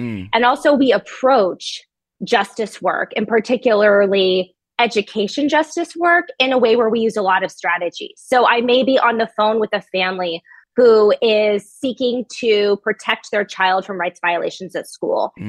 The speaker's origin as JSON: {"language": "English", "town": "Boise", "region": "Idaho", "country": "United States", "said": "So I am actually from Boise, Idaho."}